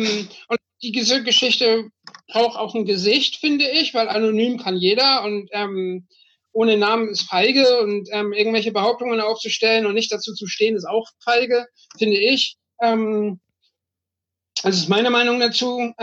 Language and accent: German; Hamburg, Germany; in Hamburg, in meiner Heimatstadt